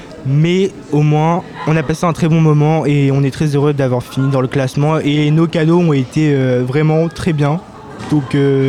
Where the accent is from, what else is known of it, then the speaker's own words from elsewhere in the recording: Alençon, Normandy, France; je suis originaire de Normandie, donc de Alençon, entre le Caen et Le Mans.